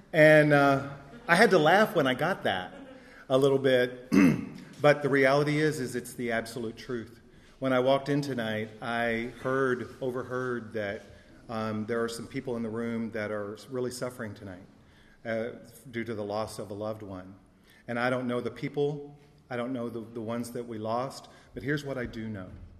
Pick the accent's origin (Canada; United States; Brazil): United States; Texas; you can tell by my accent, I'm not from New York. I was born and raised in Texas.